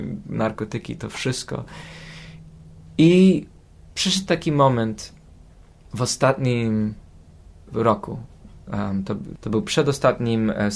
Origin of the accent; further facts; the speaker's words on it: Mississauga, Ontario, Canada; No i ja wychowałem się tutaj w Kanadzie, w Toronto area, tutaj Mississauga.